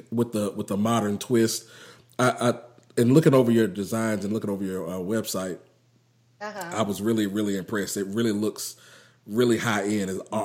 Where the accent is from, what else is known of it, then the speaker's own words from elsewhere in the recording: Zimbabwe; I'm just Zimbabwean. That's it. It's nothing.